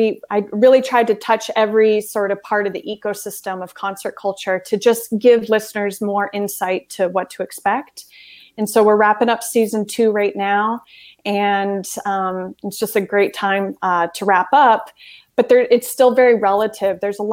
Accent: Maine, United States; it was a road trip around my home state of Maine.

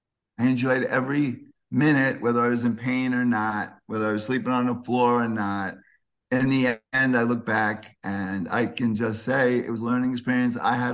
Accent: Queens, New York, United States; and I come from Queens and they came from Hollis, Queens.

